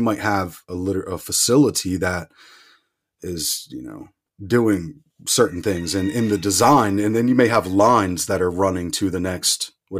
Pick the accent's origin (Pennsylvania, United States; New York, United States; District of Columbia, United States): Pennsylvania, United States; I live 15 miles from where I grew up. I grew up outside of Philadelphia. I keep moving further west.